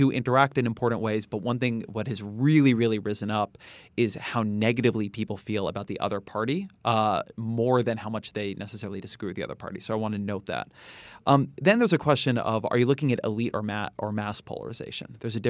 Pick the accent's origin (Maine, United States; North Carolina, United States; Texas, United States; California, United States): California, United States; I am Californian and a father, and I'm Jewish and I'm a vegan